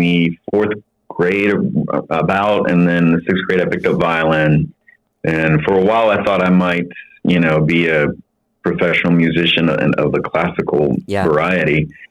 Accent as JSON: {"language": "English", "town": "Houston", "region": "Texas", "country": "United States", "tie": "born or raised there", "said": "I am. Born and raised in Houston."}